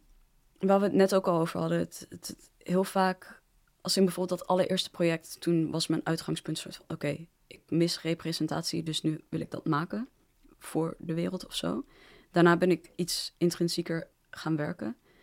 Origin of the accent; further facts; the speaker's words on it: Netherlands; Ik bedoel, ik ben opgegroeid in Nederland. Dus ik voel wel me meer op mijn gemak in de Nederlandse cultuur dan daar. Maar ja, in de Nederlandse cultuur ook als in... Ik ben een zwart persoon